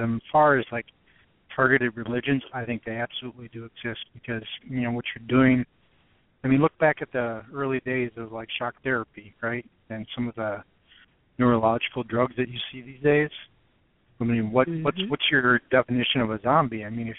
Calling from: Milwaukee, Wisconsin, United States; I'm calling from Milwaukee.

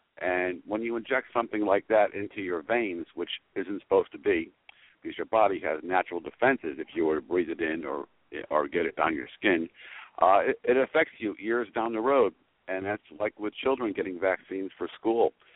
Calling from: Connecticut, United States; I'm calling from Connecticut.

